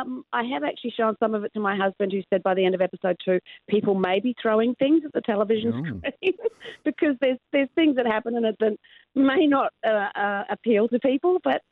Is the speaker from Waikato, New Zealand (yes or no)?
no; Levin, Wellington, New Zealand; also born or lived in Hawke's Bay; born in Levin. I actually have my own little star on Oxford Street in Levin. Right. I'm very proud of it too. Yeah. I left, but we moved to Hawke's Bay, and then I lived in Wellington for a long time. So I left Wellington when I was about 18, nearly 19.